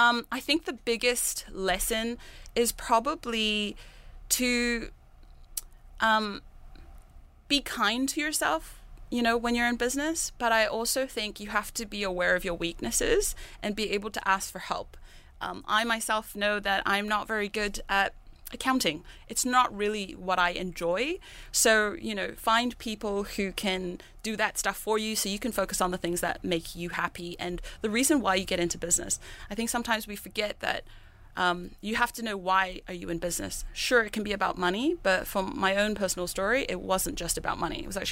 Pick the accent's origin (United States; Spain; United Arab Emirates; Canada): United Arab Emirates; Dubai; Growing up in Dubai, anywhere you go inside a mall